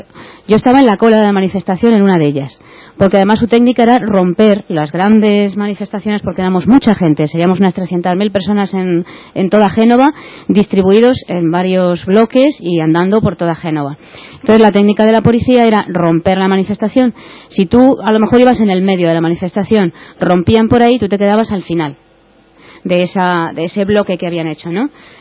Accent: Spain; nos veíamos los españoles por allí, había mucha gente

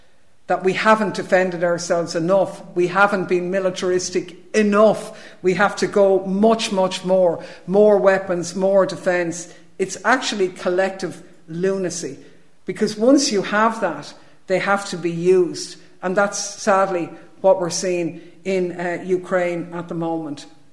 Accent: Ireland; excuse me, I'm from Ireland.

